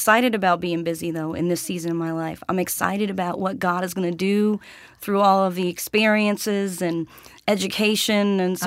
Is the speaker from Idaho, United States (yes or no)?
no; Boston, Massachusetts, United States; My husband and I met in Cape Cod, Massachusetts. I'm from Boston.